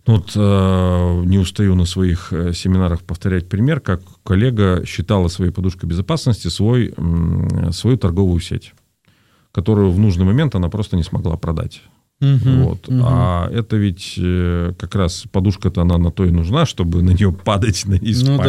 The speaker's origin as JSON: {"language": "Russian", "town": "Perm", "region": "Perm Krai", "country": "Russia", "tie": "born or raised there", "said": "я родом из Перми"}